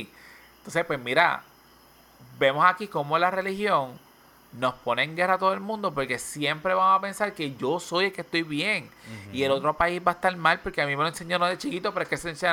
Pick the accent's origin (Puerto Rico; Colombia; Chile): Puerto Rico; uno piensa como puertorriqueño, que nosotros somos la última bola del desierto